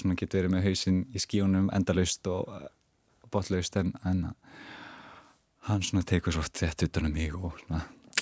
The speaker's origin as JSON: {"language": "Icelandic", "town": "Reykjavík", "region": "Capital Region", "country": "Iceland", "tie": "born or raised there", "said": "ég ólst upp að mestu í Efra Breiðholti og var í Fellaskóla og fjölskylda mín er raun og veru bara svona stráng heiðalegt verkafólk"}